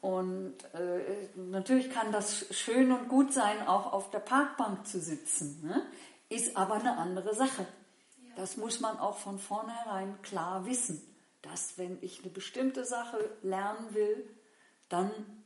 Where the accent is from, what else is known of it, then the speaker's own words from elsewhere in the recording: Rhineland, Germany; Also, ich komme ja aus dem Rheinland, ne?